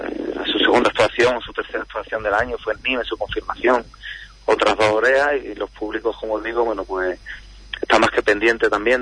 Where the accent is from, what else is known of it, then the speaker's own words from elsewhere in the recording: Huelva, Andalusia, Spain; los que somos de Huelva